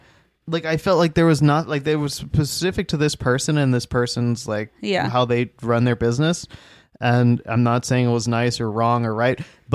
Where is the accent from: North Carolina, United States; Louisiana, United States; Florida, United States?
Louisiana, United States; New Orleans; 300-year-long bloodline in New Orleans, so I am very much a part of the history here, and I am her people.